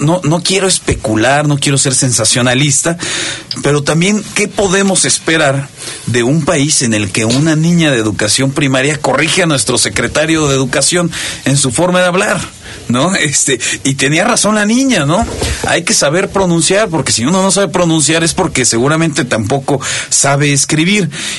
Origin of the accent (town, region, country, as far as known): Mexico